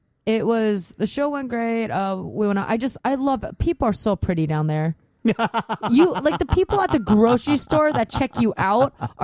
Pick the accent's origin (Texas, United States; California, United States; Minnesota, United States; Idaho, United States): California, United States; I grew up in NorCal and I lived, you know, I love San Francisco.